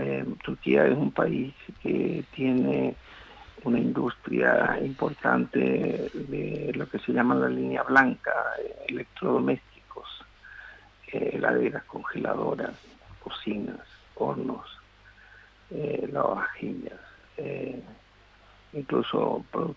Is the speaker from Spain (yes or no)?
no; Paraguay; Nosotros empezamos a conocer incluso a través de las telenovelas, la sociedad turca. E incluso a nosotros, como paraguayos, nos llama la atención